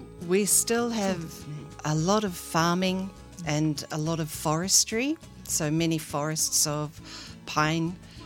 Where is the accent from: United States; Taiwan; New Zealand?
New Zealand; Japanese is a second language; ニュージーランドから来ました。